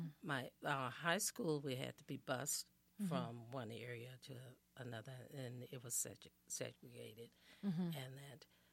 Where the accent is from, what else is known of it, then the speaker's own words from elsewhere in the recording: Helena, Arkansas, United States; And then I grew up actually in Helena, Arkansas, and that's where I had my schooling and then and graduated from high school.